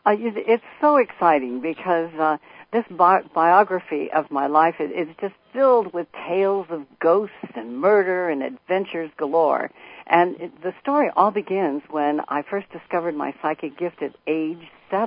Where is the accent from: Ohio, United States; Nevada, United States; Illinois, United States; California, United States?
California, United States; San Francisco; In San Francisco, not Chicago.